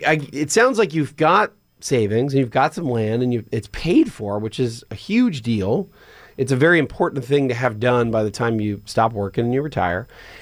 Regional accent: Pennsylvania, United States; I'm from Pennsylvania, pretty rural Pennsylvania, about an hour and a half outside of Philly. And in the rolling hills of near Amish country.

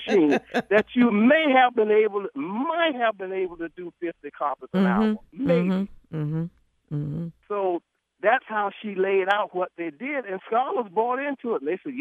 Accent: South Carolina, United States; Like, I came from South Carolina, where I'm from.

